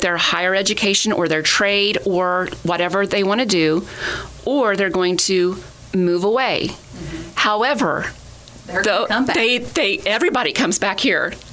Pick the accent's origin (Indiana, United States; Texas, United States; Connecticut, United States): Indiana, United States; now in Owensboro, United States; that's typically when people find out I'm from Indiana. Well, that, and I don't have an accent, but and I say Frederica.